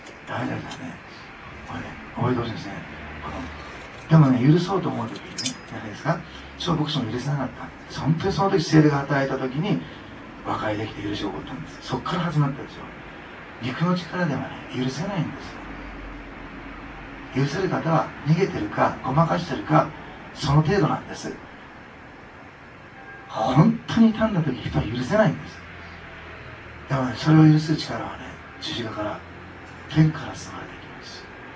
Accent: Osaka, Japan; born there; 私、大阪生まれですから、原爆の本当の痛みは正直分かってないと思っています。長崎で生まれ育った人ではないので

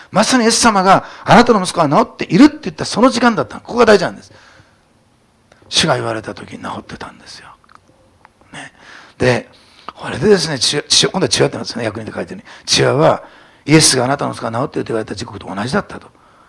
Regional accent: Osaka, Japan; 大阪出身なんで勘弁ね。

